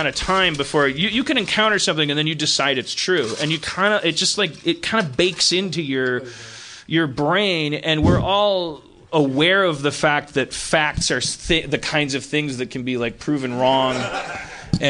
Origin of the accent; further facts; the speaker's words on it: Milwaukee, Wisconsin, United States; growing up in Milwaukee